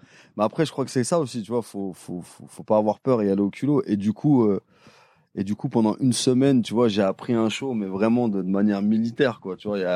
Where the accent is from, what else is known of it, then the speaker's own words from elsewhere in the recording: Paris, Île-de-France, France; Je dis, je suis de Paris et tout, machin.